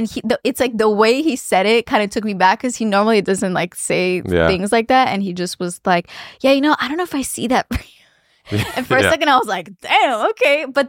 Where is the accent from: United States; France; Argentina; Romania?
Romania; Bucharest; because like I grew up in Bucharest, dense, big capital city. And my parents raised us there.